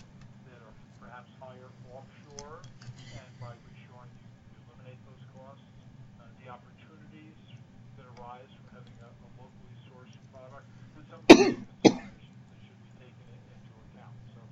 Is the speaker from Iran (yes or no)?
no; United States; And we since I'm an American, we encourage reshoring